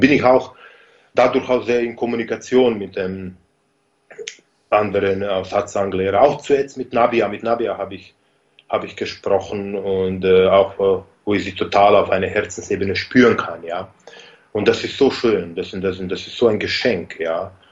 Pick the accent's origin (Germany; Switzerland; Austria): Switzerland; Basel, Basel-Stadt; born there; ich bin in Schweiz geboren, in Basel, da hat meine Mutter hat sich da aufgehalten, die hat in Schweiz gelebt. Und da hat sie auch meinen Vater getroffen. Und da war ich so, bis mein zweiten Lebensjahr, circa.